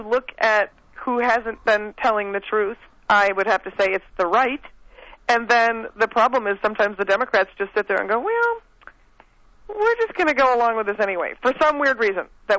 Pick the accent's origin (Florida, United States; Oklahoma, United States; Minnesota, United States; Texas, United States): Minnesota, United States; Minneapolis; I am born and raised in Minneapolis.